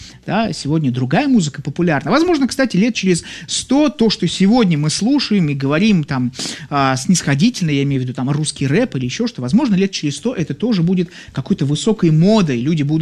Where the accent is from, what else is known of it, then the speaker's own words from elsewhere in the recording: Saint Petersburg, Russia; born there; я родился в Ленинграде.